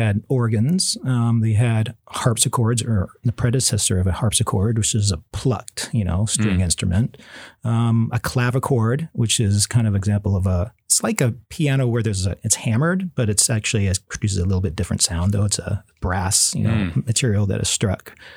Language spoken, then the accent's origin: English; Fairbanks, Alaska, United States; I was born in Fairbanks. Yeah. I was raised there, and I learned to play the piano early age, 4 or 5